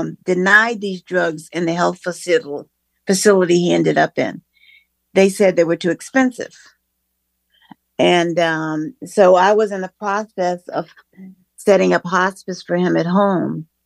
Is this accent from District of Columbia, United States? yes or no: yes; Washington, District of Columbia, United States; now in Bethesda, United States; I was born and raised in D.C., right in the neighborhood. I was born in Petworth, near Mount Pleasant, that area, and I lived there for most of my life. I'm in Bethesda right now, but I'm from D.C.